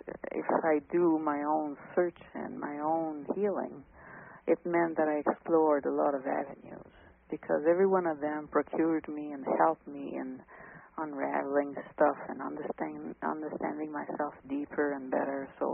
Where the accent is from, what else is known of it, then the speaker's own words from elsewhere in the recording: Montreal, Quebec, Canada; right now I'm talking to you from upstate New York. It's called a small town called Plattsburgh. But I am from Montreal, and I travel back and forth because my sweetheart lives here.